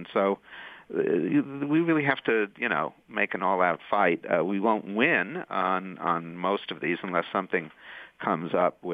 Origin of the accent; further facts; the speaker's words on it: California, United States; they're all small states except for, of course, California, my home state.